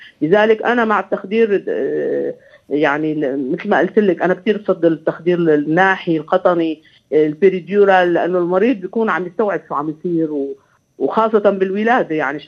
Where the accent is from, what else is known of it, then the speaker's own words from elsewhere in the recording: Syria; moved away as an adult; now in France; يعني أنا جيت من سوريا بصراحة ما عنا هالإمكانيات، فنحن كتير ملاصقين بسوريا للإمكانيات القليلة للمريض، سماعتنا على قلبه، إيدنا على نبضه. جيت لهون على فرنسا لقيت الأجهزة هي تتكلم.